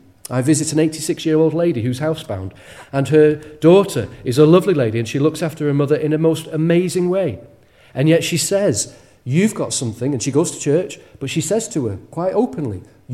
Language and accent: English; Wales, United Kingdom; born there; because I was born in Wales, because I'm a Westerner